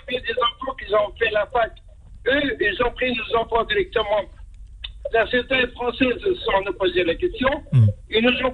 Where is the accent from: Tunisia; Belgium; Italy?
Tunisia; now in France; je suis tunisien, je suis étranger, je suis venu ici, j'ai toujours travaillé, j'ai trouvé ma place